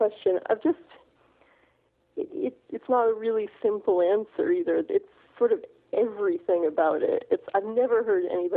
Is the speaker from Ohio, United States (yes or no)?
no; Boston, Massachusetts, United States; moved away as an adult; now in Edinburgh, United Kingdom; I grew up in Boston. I'm an avid Red Sox fan, so I don't know quite why I left, but I was stolen away by a Scotsman.